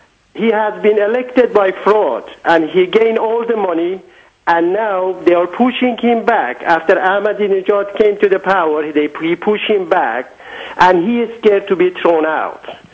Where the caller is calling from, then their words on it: London, United Kingdom; I'm calling you from London, England.